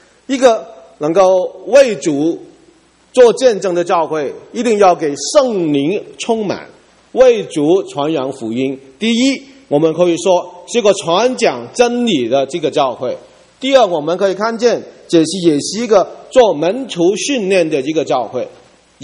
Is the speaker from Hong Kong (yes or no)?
yes; Hong Kong; Chinese is a second language; now in Toronto, Canada; 我的普通话是在这几年才学的，基本上我是香港人，我的英语也 OK 呢